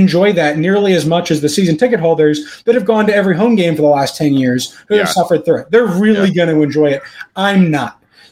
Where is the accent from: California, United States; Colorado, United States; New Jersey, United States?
New Jersey, United States; I grew up in New Jersey. Near enough the Meadowlands, I'm a New York football Giants fan.